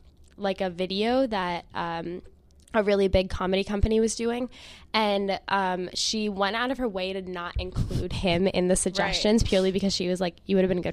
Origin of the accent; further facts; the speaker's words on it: India; I am Indian first and a so comedian, like, second.